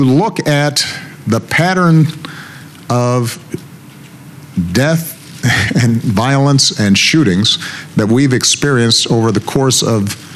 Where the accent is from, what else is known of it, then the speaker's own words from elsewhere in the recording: Chicago, Illinois, United States; I'm talking about the hundreds of people who have already been shot this year in my hometown of Chicago.